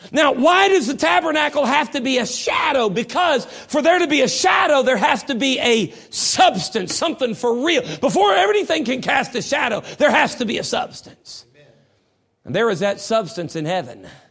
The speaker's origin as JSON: {"language": "English", "country": "United States", "tie": "born there", "said": "I don't know about you, but I'm sure glad I was born in America. I love our country."}